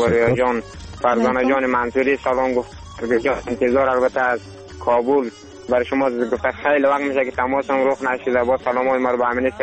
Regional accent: Afghanistan; همه ما شما افغان هستیم.

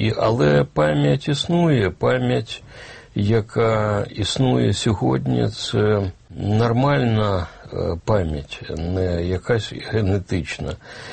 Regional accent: Kyiv, Ukraine; Я, киянин, народився в родині, ну, такій свідомій, інтелігентній родині

